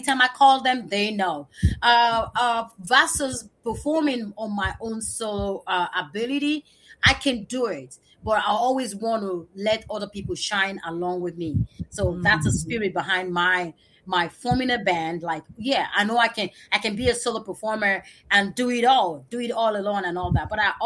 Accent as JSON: {"language": "English", "region": "Lagos", "country": "Nigeria", "tie": "born or raised there", "said": "And I grew up in Lagos. And when you grow up in Lagos, it's like living in San Francisco or living in New York, where you have different, or living in Oakland, diverse culture and tribes living together."}